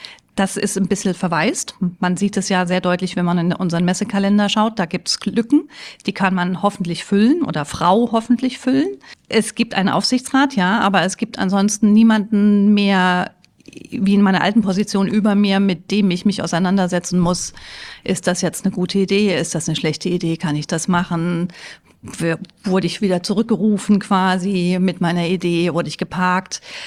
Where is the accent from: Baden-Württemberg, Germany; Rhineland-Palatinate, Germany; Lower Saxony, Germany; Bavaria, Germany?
Rhineland-Palatinate, Germany; Mainz; ich bin ja Mainzerin